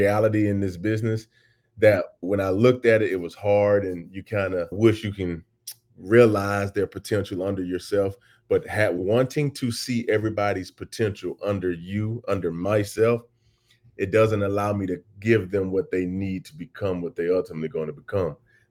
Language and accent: English; Atlanta, Georgia, United States; go get food in the neighborhoods that I grew up here in Atlanta.